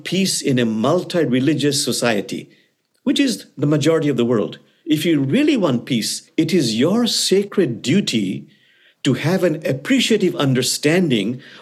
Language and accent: English; Bangladesh; See, I come from Bangladesh